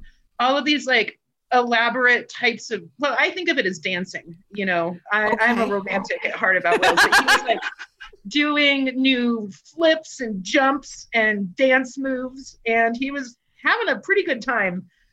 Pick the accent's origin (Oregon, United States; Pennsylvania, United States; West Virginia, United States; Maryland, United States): Oregon, United States; Portland; I was only like 3 hours away from Keiko and growing up in Portland.